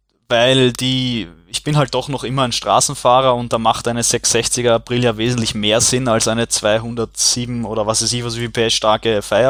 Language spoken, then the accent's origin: German; Austria; dass wir als Österreicher tendenziell besser mit sowas umgehen